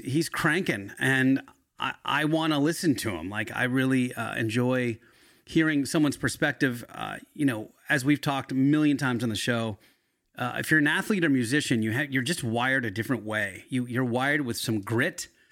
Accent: Yardley, Pennsylvania, United States; So I grew up in Bucks County in Yardley and then moved to Roxborough and Manayunk when I went to Temple.

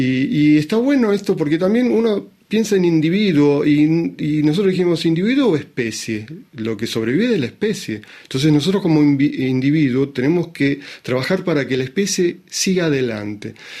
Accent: Argentina; Yo soy argentino

